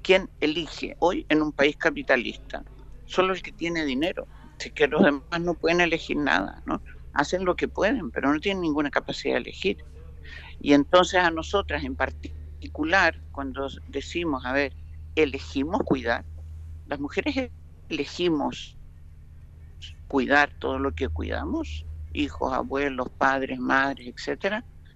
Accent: Chile; also born or lived in Spain; yo soy chilena, viví en España, pero actualmente vivo en Chile.

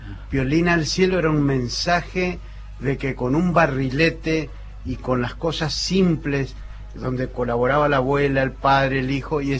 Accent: Zapallar, Argentina; born there; Yo nací en el Zapallar, que es un pueblo que está acá a 120 kilómetros, estoy muy orgulloso de él

